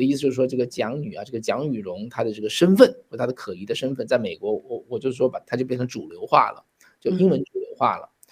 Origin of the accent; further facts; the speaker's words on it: China; 但在我们中国人听出来就是家常便饭嘛，中国哪有什么 NGO 啊，都是假货嘛。